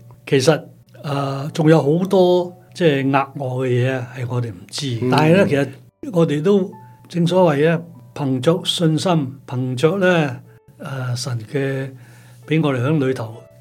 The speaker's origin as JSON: {"language": "Cantonese", "country": "Hong Kong", "said": "咁我哋香港人去咧，居然能夠好落力，亦好精神咁樣去去做嘢喎。"}